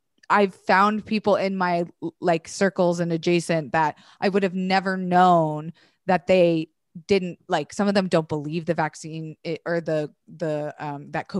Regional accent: Florida, United States; I'm from Florida.

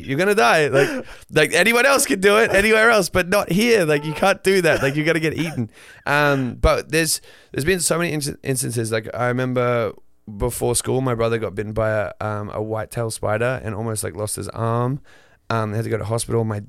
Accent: Queensland, Australia; where I grew up in Northern Queensland is kind of where everything like lives, like on the land, in the sea, everything.

